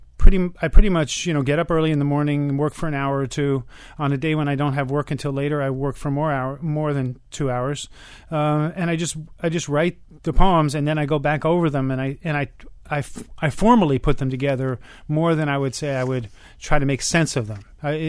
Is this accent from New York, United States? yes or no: yes; New York, United States; now in Miami, United States; You know, I grew up in New York, and I don't live there now.